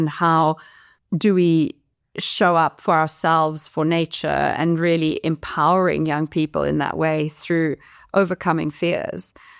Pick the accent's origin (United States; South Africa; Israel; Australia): South Africa; I grew up in South Africa in the 80s with a politically very aware family.